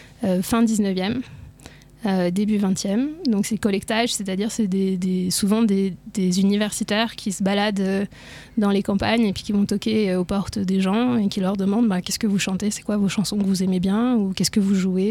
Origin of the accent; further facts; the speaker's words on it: Geneva, Switzerland; comme j'ai grandi à Genève dans un milieu quand même très urbain